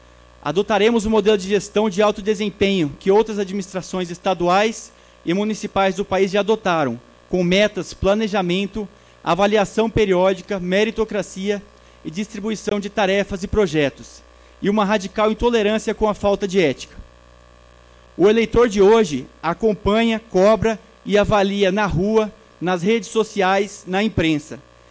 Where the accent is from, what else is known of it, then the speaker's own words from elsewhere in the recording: Terenos, Mato Grosso do Sul, Brazil; Eu não nasci em Terenos, mas cheguei aqui aos 5 anos de idade e desde então escolhi essa cidade para morar e construir meu caminho.